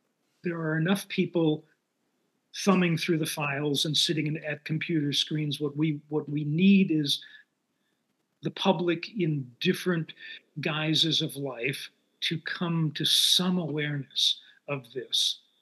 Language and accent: English; Sheboygan, Wisconsin, United States; Sheboygan, Wisconsin. A small enough town where in the 60s, you know, I played in rock bands, but also in polka bands.